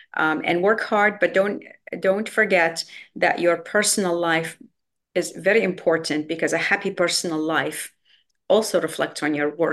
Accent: Baghdad, Baghdad Governorate, Iraq; moved away as an adult; as a person who came in from Iraq, I'm from Baghdad, born and raised there, did my medical school there. We came in as immigrants

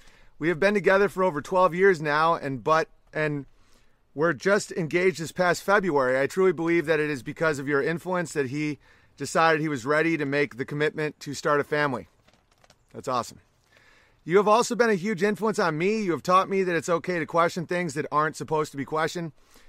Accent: Pennsylvania, United States; moved away as an adult; I was raised in Pennsylvania, but have been living in Virginia for about 5 years now.

